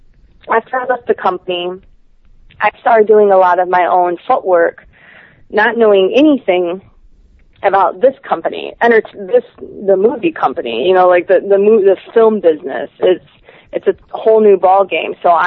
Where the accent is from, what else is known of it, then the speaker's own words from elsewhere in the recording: Tampa, Florida, United States; because Tampa is my hometown, that we are going to be having the red carpet premiere here in Tampa